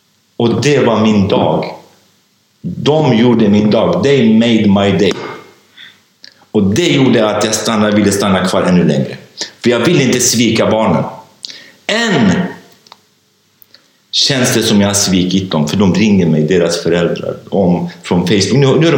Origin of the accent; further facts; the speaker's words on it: Sweden; Där jag kunde göra allt för att jag var doktor och jag kom från Sverige och så vidare.